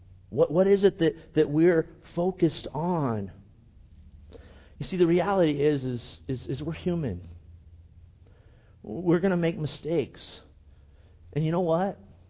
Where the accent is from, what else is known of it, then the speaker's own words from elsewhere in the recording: Okinawa, Japan; You know, like I was from Okinawa, and as I'm going through this, they're getting information.